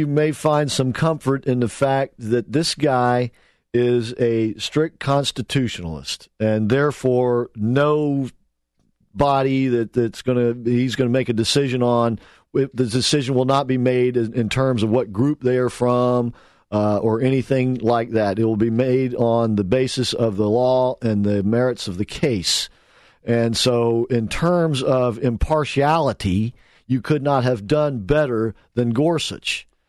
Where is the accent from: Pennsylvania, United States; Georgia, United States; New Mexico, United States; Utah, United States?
Georgia, United States; Jenkinsburg; also born or lived in Thomaston; Well, see, I was born in Georgia. I was born in Thomaston because we lived in a town called Jenkinsburg, right? Okay. Which wasn't much of a town at all. Mm-hmm. It was a little farming community.